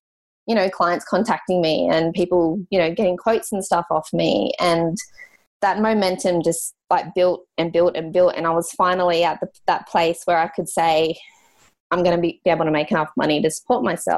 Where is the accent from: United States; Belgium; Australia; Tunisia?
Australia; first language English; I'm an Australian and, you know, English is my first language